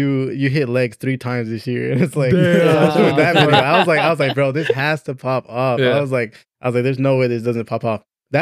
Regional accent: Tracy, California, United States; he basically was like, hey, like let's do a We're From Tracy video. Like we're from Tracy and this is our mall.

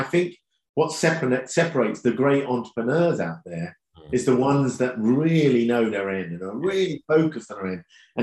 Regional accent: Charlton, London, United Kingdom; also born or lived in Malaysia; When I came back from Malaysia, we had a fantastic life, you know, we lived in a big house. And then my mum brought us back as a single parent, and we lived in a council flat in Charlton, you know.

